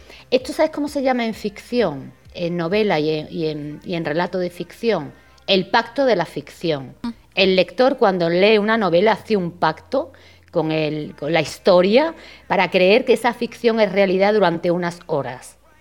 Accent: Seville, Andalusia, Spain; now in Madrid, Spain; Estoy en Madrid, Alba. Yo soy sevillana, pero ahora mismo estoy viviendo en Madrid. Siempre ando para arriba y para abajo, y ahora llevo una temporadita aquí en Madrid.

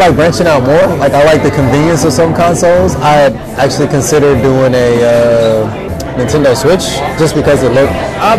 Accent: North Carolina, United States; Nah, I'm from North Carolina. I respect that cold.

